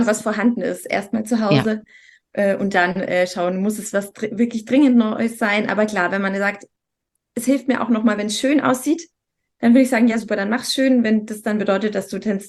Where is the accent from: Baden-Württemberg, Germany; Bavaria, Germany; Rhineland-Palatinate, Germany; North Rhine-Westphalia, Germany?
Bavaria, Germany; Munich; ich komme ja aus München